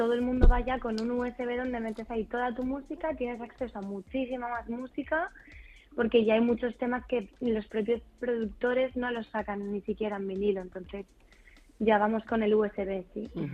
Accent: Madrid, Community of Madrid, Spain; now in Ibiza, Spain; somos de Madrid, nacimos ahí y hemos vivido ahí siempre.

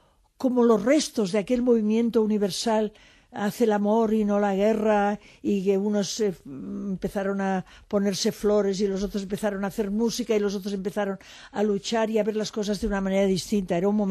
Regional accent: Barcelona, Catalonia, Spain; also born or lived in Syria; yo tengo una patria, además de mi patria chica, que es Barcelona, tengo una patria que es España, pero tengo una patria que es, por ejemplo, Siria, donde he vivido algunos meses

